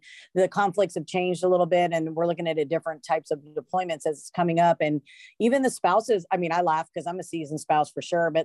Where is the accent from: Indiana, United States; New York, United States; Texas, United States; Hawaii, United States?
Texas, United States; And I'm from Texas